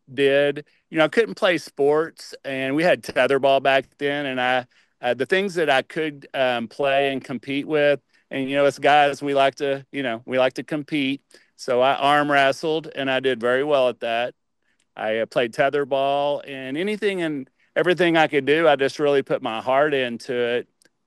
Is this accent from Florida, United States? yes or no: no; Arlington, Texas, United States; Well, I'm a native Texan. I was born in Arlington, and back in 1966, in my house, my fireplace fell off the wall and fell on top of me.